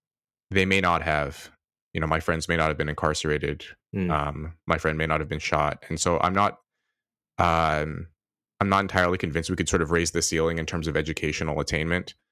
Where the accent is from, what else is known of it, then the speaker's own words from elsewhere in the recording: Red Bluff, California, United States; I also tell the story of my friends growing up in Red Bluff and how their lives turned out.